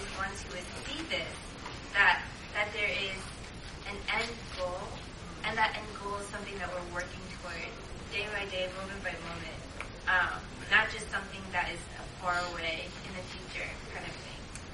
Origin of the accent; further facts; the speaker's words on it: Philadelphia, Pennsylvania, United States; I'm from Philadelphia, so we're reading different things